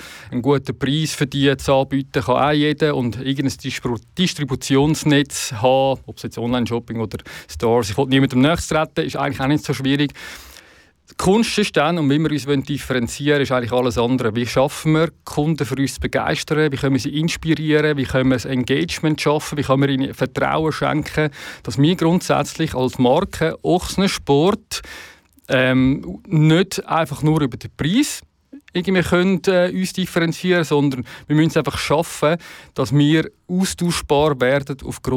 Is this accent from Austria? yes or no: no; Pfäffikon, Schwyz, Switzerland; das Sedam-Center in Pfäffiken, Schweiz, wo ich aufgewachsen bin.